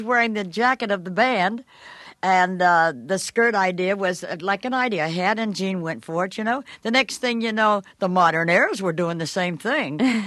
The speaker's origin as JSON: {"language": "English", "town": "Chicago", "region": "Illinois", "country": "United States", "said": "I'm from Chicago. I went to colored schools."}